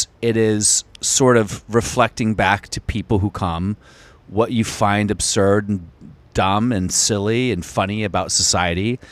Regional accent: Virginia, United States; I was in Virginia, so we were neighbors.

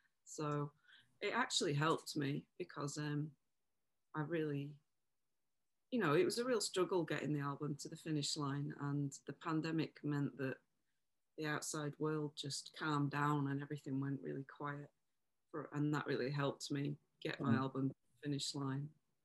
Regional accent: Audenshaw, North West England, United Kingdom; I mean, I grew up in Audenshaw, so there's a real pull towards East Manchester

